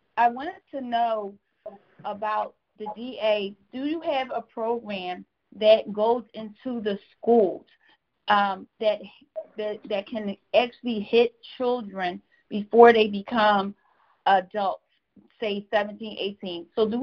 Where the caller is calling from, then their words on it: Oakland, California, United States; I'm calling from Oakland, the Northwest.